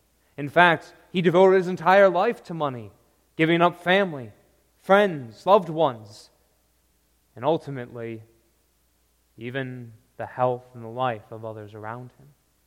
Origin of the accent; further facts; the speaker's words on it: Michigan, United States; Or feeling for me growing up in Michigan, that first cold snow in your hands.